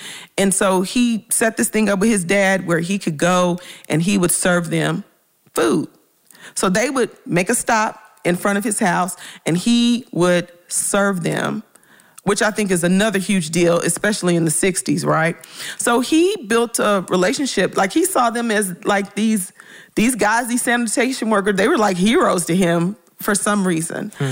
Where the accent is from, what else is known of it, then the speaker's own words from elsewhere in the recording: Memphis, Tennessee, United States; because I'm originally from Memphis.